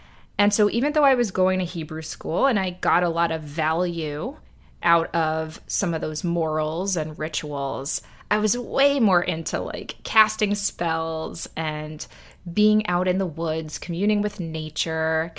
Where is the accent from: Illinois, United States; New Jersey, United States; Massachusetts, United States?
New Jersey, United States; I grew up in Central Jersey. I was surrounded by lots of Jewish kids at school.